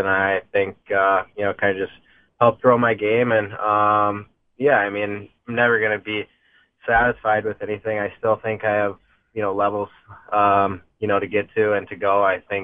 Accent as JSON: {"language": "English", "town": "St. Louis", "region": "Missouri", "country": "United States", "tie": "born or raised there", "said": "I was fortunate enough when I was actually growing up in St. Louis, you know, right when I was diagnosed, being a Blues fan"}